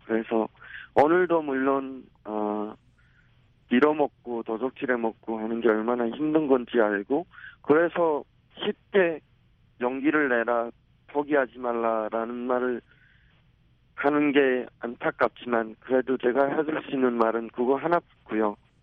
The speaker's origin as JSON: {"language": "Korean", "country": "North Korea", "tie": "born or raised there", "lives_now": "South Korea", "said": "북한에는 친구들이 많았죠. 왜냐하면 인민학교도 초등학교도 거기서 나왔고 제가 나서 자란 고향이니까요."}